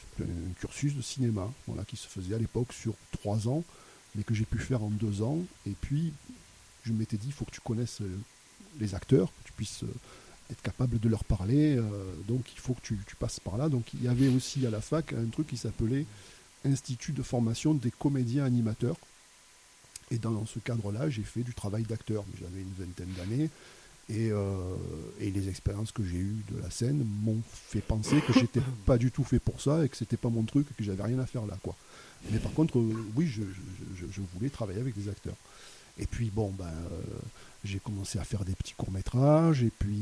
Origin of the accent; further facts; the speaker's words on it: Marseille, Provence-Alpes-Côte d'Azur, France; j'ai 64 ans bientôt, je suis marseillais